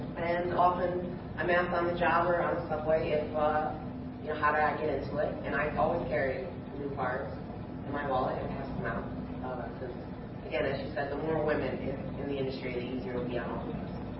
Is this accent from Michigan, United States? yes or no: yes; Michigan, United States; now in New York, United States; So I moved to New York. I'm from Michigan